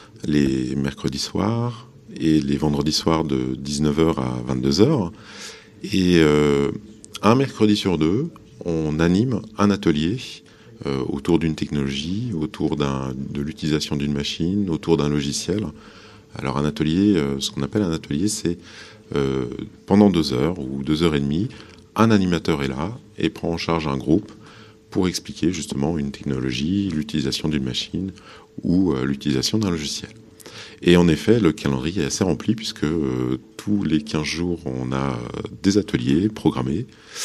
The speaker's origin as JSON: {"language": "French", "town": "La Roche-sur-Yon", "region": "Pays de la Loire", "country": "France", "said": "moi, je suis de La Roche-sur-Yon."}